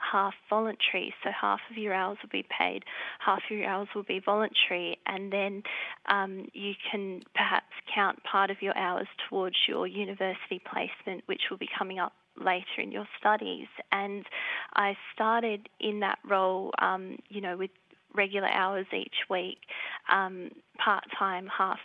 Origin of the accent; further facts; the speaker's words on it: Australia; Yeah, well, I grew up in Australia, born here, and have actually had a couple of experiences.